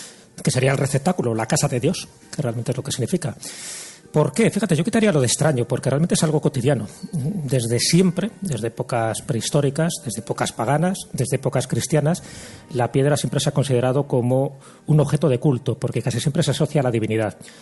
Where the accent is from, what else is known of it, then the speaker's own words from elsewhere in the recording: Castile and León, Spain; Uno en mi tierra, que sería la Cruz de Hierro de Fuencebadón.